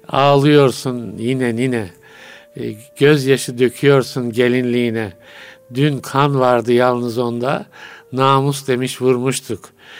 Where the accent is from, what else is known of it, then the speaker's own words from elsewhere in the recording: Kahramanmaraş, Turkey; Maraşlıyım, evet.